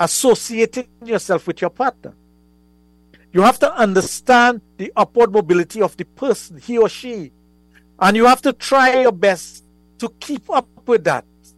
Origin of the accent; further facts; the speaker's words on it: Sangre Grande, Trinidad & Tobago; We grew up together in Sangre Grande.